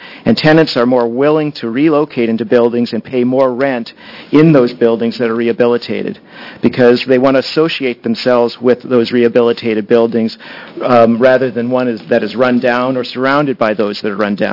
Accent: Astoria, Oregon, United States; I'm from Astoria. I'm from a small town

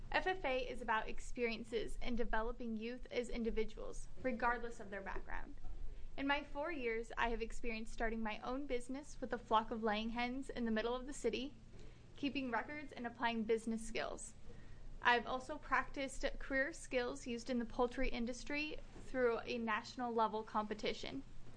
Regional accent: Milwaukie, Oregon, United States; I'm from Milwaukee, Oregon.

